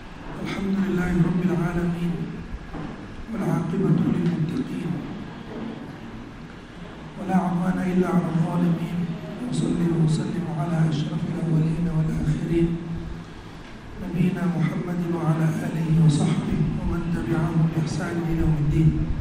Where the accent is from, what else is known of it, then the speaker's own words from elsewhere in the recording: Saudi Arabia; also born or lived in Egypt; now in Thailand; ผมนี่ได้เติบโตที่ประเทศซาอุดีและอียิปต์ผมเรียนที่ประเทศซาอุดีประมาณ11ปีตั้งแต่อนุบาลนะอนุบาลถึงมัธยมต้นแล้วไปต่อที่ประเทศอียิปต์จนเรียนปริญญาโท